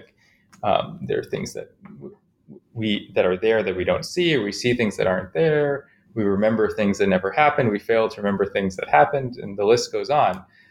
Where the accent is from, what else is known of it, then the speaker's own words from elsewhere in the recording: Chicago, Illinois, United States; I grew up in Chicago, mostly, and I had a kind of interesting upbringing